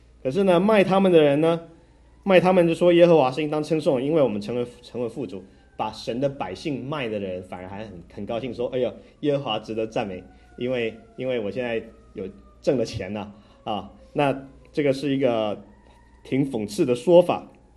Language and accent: Chinese; Taiwan; accent: Taiwanese Mandarin; 因为我讲话有台湾国语